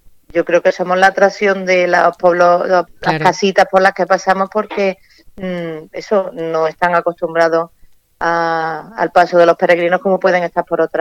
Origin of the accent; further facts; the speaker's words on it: Montilla, Andalusia, Spain; los grupos no son cerrados de los que venimos de Montilla, los que vienen de otros sitios